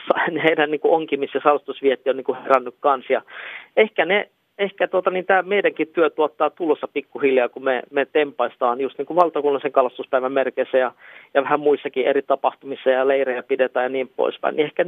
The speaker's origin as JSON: {"language": "Finnish", "town": "Vaasa", "region": "Ostrobothnia", "country": "Finland", "tie": "born or raised there", "said": "Esimerkiksi se Vaasan kieppeillä niin kalastan, mikä on niin kuin mun kotipaikkakunta, joka Etelä-Suomessa nykyään asunkin"}